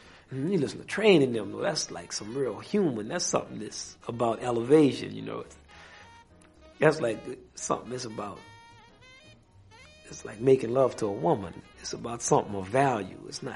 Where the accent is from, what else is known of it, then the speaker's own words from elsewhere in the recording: Kendall, Louisiana, United States; We played football in the street. I grew up in Kendall, Louisiana. And they still had the ditches on the side of the street. It's country.